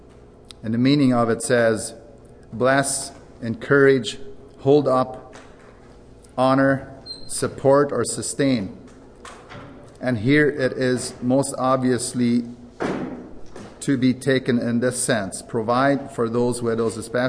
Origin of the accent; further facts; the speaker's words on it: Belize; moved away as an adult; now in Canada; You see, I grew up in Belize and didn't know Canada at that time till I was about 19 years, and found a beautiful lady there and got married, and that's where our home is since.